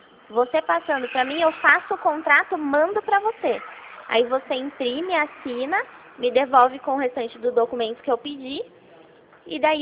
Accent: São Paulo, Brazil; Eu sou do estado de São Paulo, que eu estou falando com o senhor.

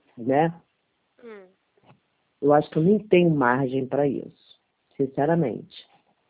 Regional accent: Itaboraí, Rio de Janeiro, Brazil; De Itaboraí, Rio de Janeiro, município de Itaboraí, Rio de Janeiro.

